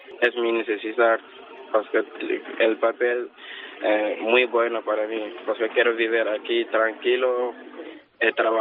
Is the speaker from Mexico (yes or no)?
no; Senegal; Spanish is a second language; now in Spain; Senegal. Sí, nacional de Senegal.